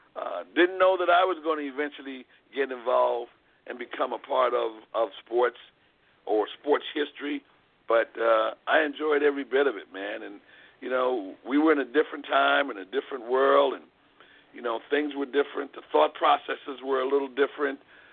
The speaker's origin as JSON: {"language": "English", "town": "Philadelphia", "region": "Pennsylvania", "country": "United States", "tie": "born or raised there", "said": "But my parents moved to Philadelphia, and that's, you know, I grew up in Philadelphia. Went to elementary school, junior high school, and high school in Philadelphia."}